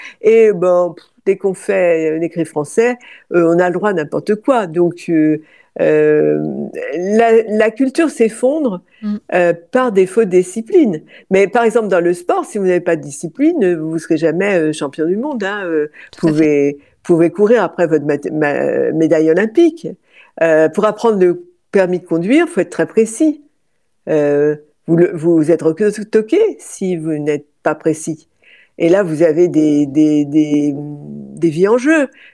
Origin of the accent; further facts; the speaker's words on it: Brittany, France; Et même s'il pleut, c'est pas grave. En plus, moi, je suis bretonne, alors bon.